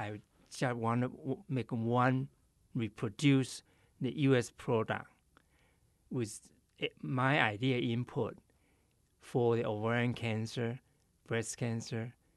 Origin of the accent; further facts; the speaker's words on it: Taiwan; I'm from Taiwan, and that I always feel that I want to do something that society that I have today, I grew up there